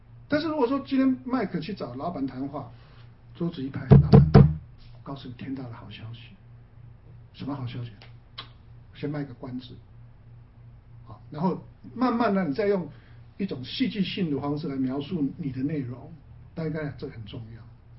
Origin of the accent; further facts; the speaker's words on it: China; 就符合我们中国人讲过一句话嘛